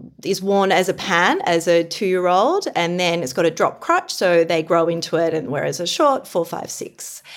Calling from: Sydney, New South Wales, Australia; I'm calling from Bondi in Sydney, Australia.

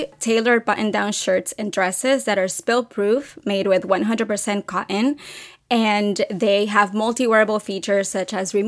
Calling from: New York City, New York, United States; I'm calling from New York City

